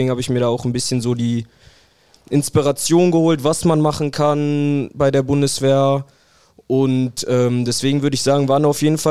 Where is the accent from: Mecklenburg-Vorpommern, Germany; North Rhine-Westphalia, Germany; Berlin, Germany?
North Rhine-Westphalia, Germany; Bottrop; Also es ist ja immer noch meine Heimatstadt hier. Bin hier geboren, 20 Jahre lang aufgewachsen.